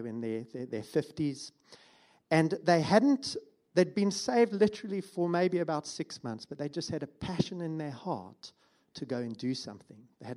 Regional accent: East London, London, United Kingdom; I'm from East London. And I've been married for, I think it's 16 years now.

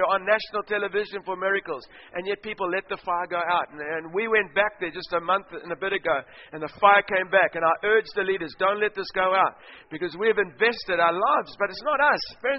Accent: Australia; I was visiting from Australia

